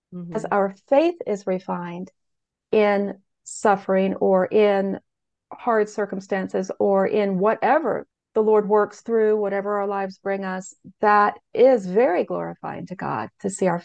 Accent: the South, United States; I'm from the South, so I'm going to say, bless your heart, all right?

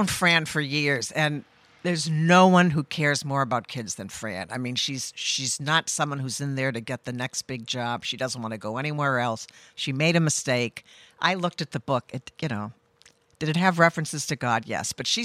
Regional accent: Massachusetts, United States; No, I grew up on the Cape and went to college in Oregon, which is probably where I got most of my politics from. So, but I've lived in Rhode Island, since 1987.

